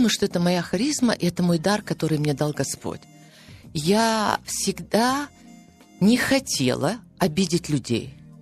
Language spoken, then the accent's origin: Russian; Ukraine; как украинская женщина с украинским менталитетом